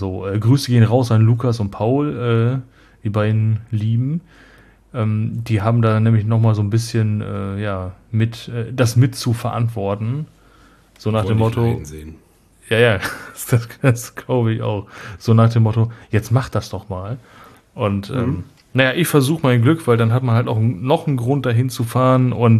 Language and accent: German; North Rhine-Westphalia, Germany; Fun Fact, ich komme ja aus NRW, so, aber ich habe es noch nie geschafft, zur Spiel zu fahren.